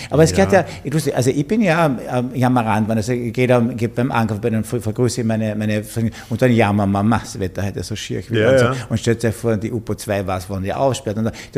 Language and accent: German; Carinthia, Austria; ich als Kärntner finde Wien überhaupt nicht unfreundlich